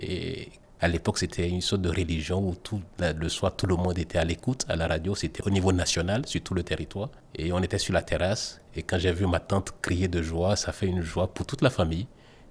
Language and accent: French; Benin; now in Neuchâtel, Switzerland; Je viens du Bénin, mais je suis aussi suisse. Et ça fait 25 ans que je suis en Suisse, à Neuchâtel.